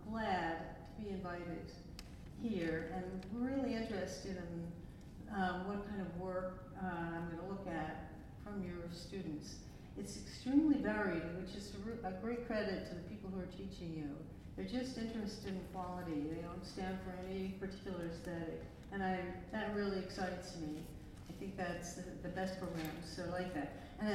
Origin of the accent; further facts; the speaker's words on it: Baltimore, Maryland, United States; also born or lived in West Virginia; I'm from Baltimore, but when I first got out of college, I lived in the Eastern Panhandle